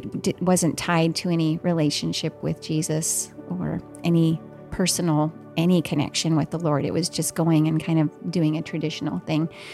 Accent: Minnesota, United States; I was born and raised early on in Minnesota. I was just kind of in an average family. We were in the Lutheran church, so church was definitely a part of my early years.

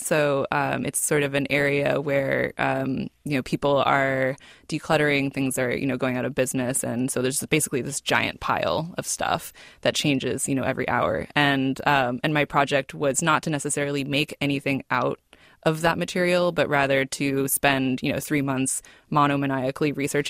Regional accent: California, United States; So that's been a really amazing kind of journey for me, just because I'm from the Bay Area.

